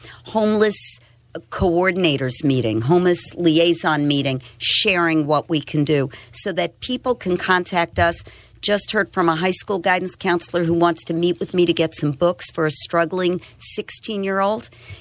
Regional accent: Brooklyn, New York, United States; I grew up in Brooklyn, New York, in a very loving family. Both my parents went to college.

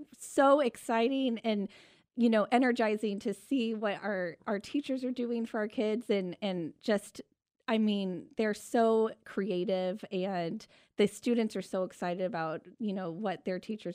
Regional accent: Peoria, Illinois, United States; also born or lived in Decatur; My dad was a business owner here for decades, and though I was raised in Peoria, after my parents split, I was here every other weekend during summers, and a lot of my happiest memories are in Decatur.

